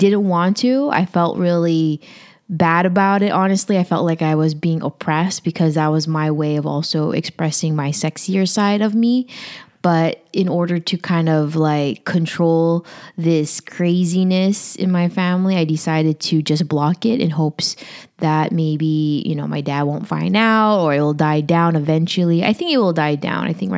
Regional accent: Philippines; now in United States; I'm Filipino. A lot of the older generation in my family, or even probably most, all probably, don't understand that.

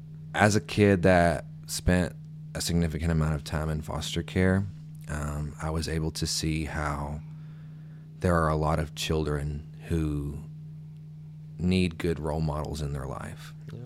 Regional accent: Glasgow, Kentucky, United States; now in Louisville, United States; I live in Louisville, Kentucky. I've been a resident here since 2014. I moved here from Glasgow, Kentucky, where I was born and raised.

